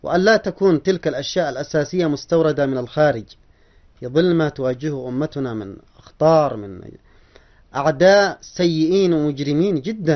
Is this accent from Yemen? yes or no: yes; Yemen